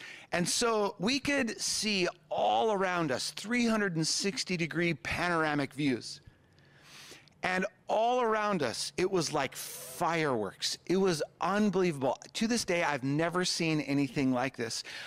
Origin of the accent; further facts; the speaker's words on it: Nine Mile Falls, Washington, United States; you'll read all about what I experienced as a high school student in my hometown of Nine Mile Falls, Washington.